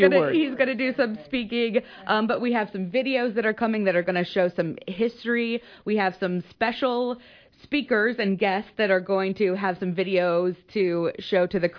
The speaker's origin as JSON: {"language": "English", "town": "Quincy", "region": "Illinois", "country": "United States", "tie": "born or raised there", "said": "And I grew up here in Quincy. And then I went to the School of the Art Institute in Chicago, studied painting"}